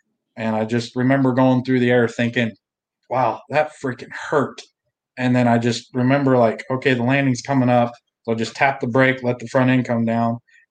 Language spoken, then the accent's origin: English; Idaho, United States; being that it was in Idaho and it was real close to Wyoming in my hometown, I had quite a bit of family out there and stuff.